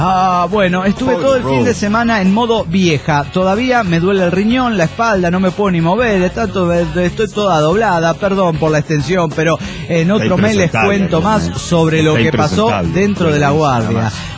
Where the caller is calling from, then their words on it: Neuquén, Argentina; de Neuquén, Argentina.